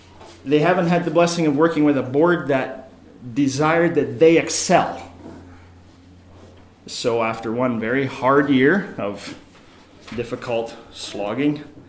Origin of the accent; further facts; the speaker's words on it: Salmon Arm, British Columbia, Canada; I'm from Salmon Arm, British Columbia.